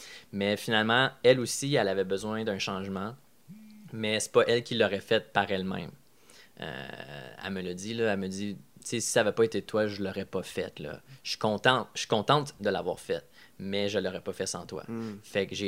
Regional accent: Ontario, Canada; en tant que franco-ontarien, c'est ma job de le faire parce que je suis autant bon en français qu'en anglais.

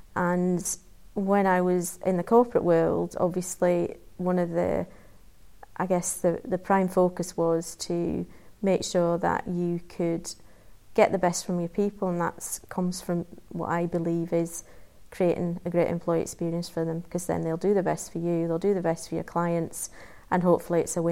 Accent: Yorkshire and the Humber, United Kingdom; I come from Yorkshire, so I do like to talk

